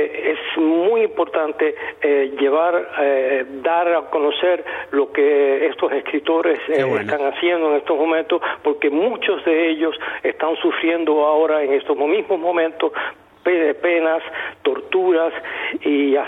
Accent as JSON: {"language": "Spanish", "country": "Cuba", "lives_now": "Sweden", "said": "yo siempre he tenido un interés muy especial en mi país y también para dar a conocer aquí en Suecia, mi otro país, lo que sucede en Cuba realmente."}